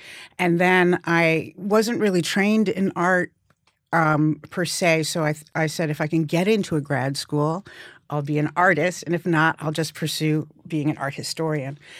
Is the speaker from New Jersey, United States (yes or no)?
no; New York City, New York, United States; Well, I grew up in New York City, so